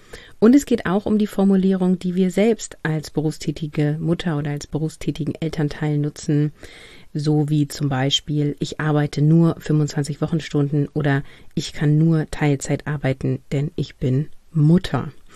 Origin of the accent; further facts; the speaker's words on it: Northern Germany, Germany; Ich komme aus dem Norden, hier ist das ein kurzes Event in der Schule und dann ist das zu Ende.